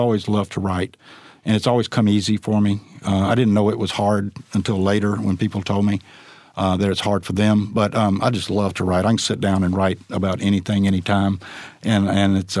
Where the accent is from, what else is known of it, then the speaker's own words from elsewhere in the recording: South Carolina, United States; I tell people I'm from South Carolina, but I studied abroad at the University of Georgia.